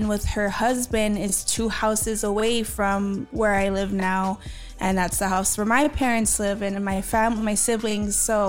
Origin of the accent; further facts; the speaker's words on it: Los Angeles, California, United States; Born and raised in Los Angeles, born and raised in South Central.